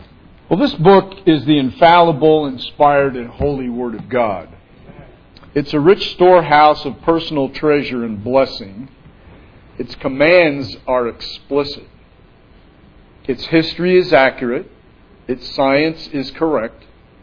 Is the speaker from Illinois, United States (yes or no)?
no; New York, United States; born there; I was born in New York State 32 years ago, came and started a church down in Fresno. Been here ever since.